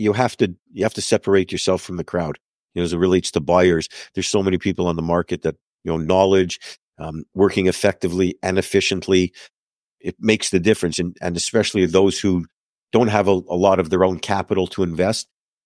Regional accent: Canada; now in United States; growing up in Canada, and I'm down here oftentimes

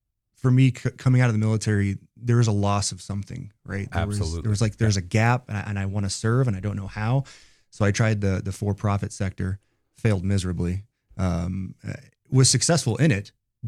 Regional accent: Texas, United States; also born or lived in North Carolina; now in Wyoming, United States; Originally, I'm from Texas, which I call the sister of Wyoming because there's a lot of things that are similar. But I found the light and eventually came to Wyoming.

